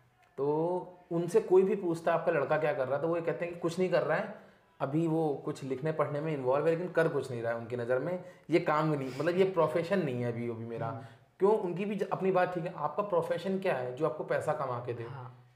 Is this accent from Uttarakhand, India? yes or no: yes; Haldwani, Uttarakhand, India; मैं हल्द्वानी में पैदा हुआ और हल्द्वानी में मैंने उस माहौल में लिखना, पढ़ना, सिनेमा रिव्यूज़ ये सब शुरू करे